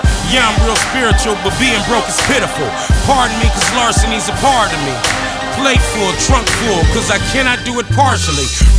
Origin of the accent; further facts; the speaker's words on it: San Francisco, California, United States; I'm from San Francisco, Fillmore area.